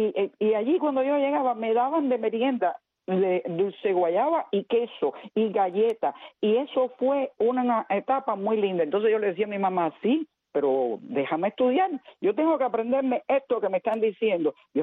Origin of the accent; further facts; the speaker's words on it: Cuba; also born or lived in California; now in West Palm Beach, United States; cuando yo llegué de Cuba, nosotros fuimos para California y porque allá vivía mi hermano. Pero en el año 89, mi esposo y yo con mis dos hijos vinimos de paseo a West Palm Beach porque aquí vivía la hermana de él.